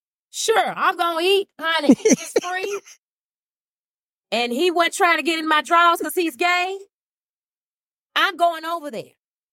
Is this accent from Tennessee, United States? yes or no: yes; Memphis, Tennessee, United States; I'm from Memphis, Tennessee.